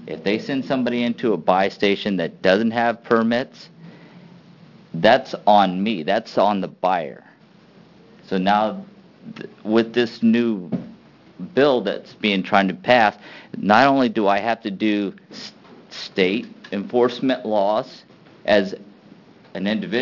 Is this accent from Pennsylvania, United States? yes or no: no; Washington, United States; I'm from Washington.